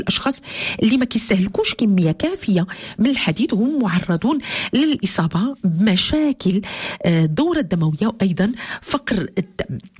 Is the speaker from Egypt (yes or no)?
no; Morocco; وموضوعنا اليوم كما سبق وذكرت وغادي نعاود نذكر به هو جودة اللحوم اللي كانت ناولوها جميع كمغاربة